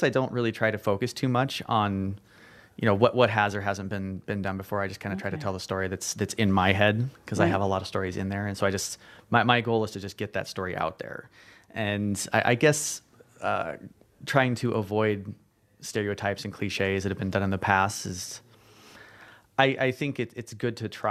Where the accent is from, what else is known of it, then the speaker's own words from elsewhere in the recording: Sturgis, South Dakota, United States; also born or lived in Idaho; I'm kind of from all over. I grew up mostly in Sturgis, but I was born in Idaho.